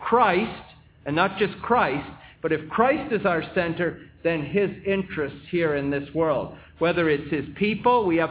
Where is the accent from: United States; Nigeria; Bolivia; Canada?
Canada; Montreal, Quebec; When I was growing up in Montreal